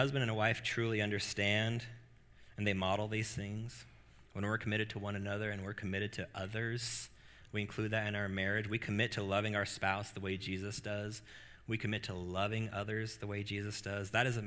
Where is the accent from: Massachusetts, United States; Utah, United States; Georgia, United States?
Utah, United States; Salt Lake City; growing up in Salt Lake City, Utah, not being the predominant religion, you know, we're a little rough around the edges.